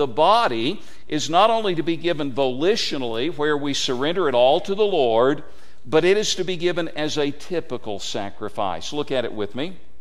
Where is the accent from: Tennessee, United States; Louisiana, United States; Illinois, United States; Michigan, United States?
Tennessee, United States; that was a large part of my growing up in Tennessee. I mean, tobacco was a part of our lives.